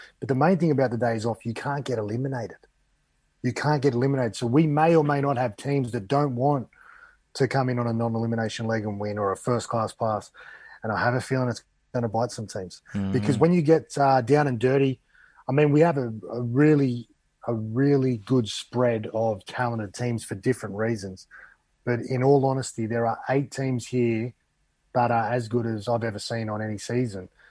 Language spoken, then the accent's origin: English; Albion Park, New South Wales, Australia; Growing up in Albion Park, Wollongong, I never saw a cane toad.